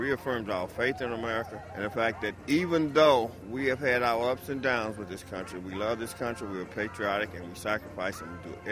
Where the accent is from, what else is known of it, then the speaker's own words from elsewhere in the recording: Mobile, Alabama, United States; I'm from Mobile, Alabama. I'm a retired electrician